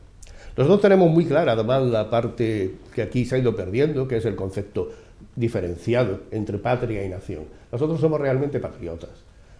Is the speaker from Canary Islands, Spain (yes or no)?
no; Andalusia, Spain; hemos demostrado que somos los más españoles, los más europeos y los que tenemos una visión del global de la tierra sin dejar de ser andaluces